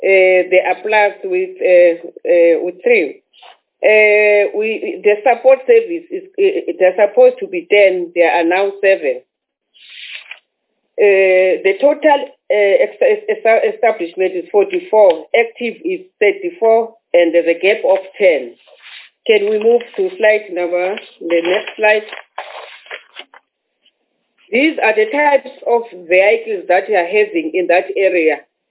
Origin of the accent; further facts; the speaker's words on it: Maclear, Eastern Cape, South Africa; I'm also from that area. I'm from Maclear, so I know exactly the area